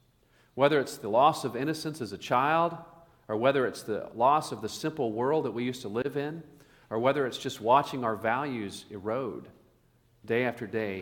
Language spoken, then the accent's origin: English; Oklahoma, United States; You know, many of you know I grew up in Oklahoma, somewhat of a small town, mediocre size town, I suppose.